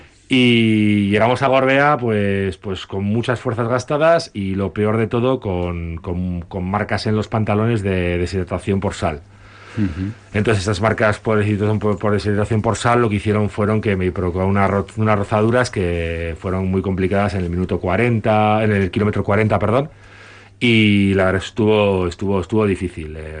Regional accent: Bilbao, Basque Country, Spain; moved away as an adult; yo soy bilbaíno y estuve vivido en Bilbao prácticamente hasta los 26 años y toda mi infancia la desarrollé allí

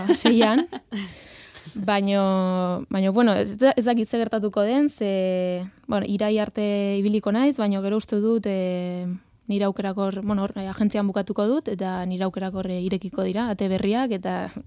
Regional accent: Arbizu, Navarre, Spain; ni Arbizukoa naiz, eta Arbizun gazte asko daude musikan ibiltzen direnak

